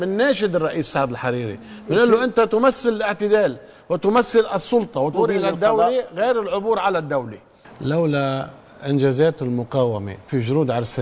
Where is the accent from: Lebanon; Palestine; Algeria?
Lebanon; كلبناني أنا